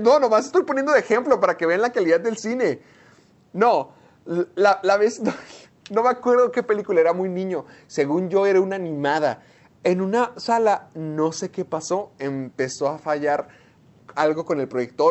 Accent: Delicias, Chihuahua, Mexico; Sergio y yo crecimos en Delicias, Chihuahua, donde antes no teníamos ni Cinemex, ni Cinépolis

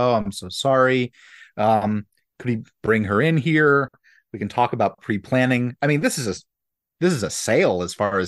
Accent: Philadelphia, Pennsylvania, United States; If I had a nickel for every time one of my family members died when I was growing up in Philadelphia

